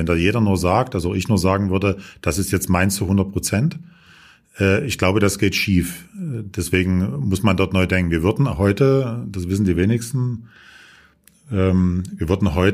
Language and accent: German; Dresden, Saxony, Germany; Dresden ist meine Heimatstadt. Hier bin ich zu Hause. Das ist meine Wurzel schon immer.